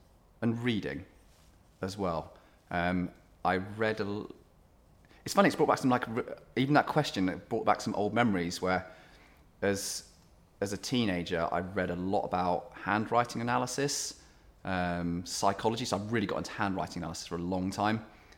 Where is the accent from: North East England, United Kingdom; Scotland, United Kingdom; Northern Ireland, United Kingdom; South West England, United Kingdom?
South West England, United Kingdom; born or raised there; also born or lived in South Africa